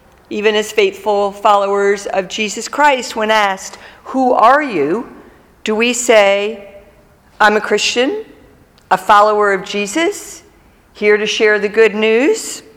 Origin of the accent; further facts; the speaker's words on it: Michigan, United States; as a child growing up outside of Detroit